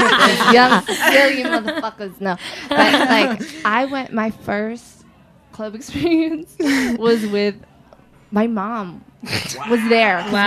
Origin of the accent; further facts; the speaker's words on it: Queens, New York, United States; I mean, I'm from Queens, so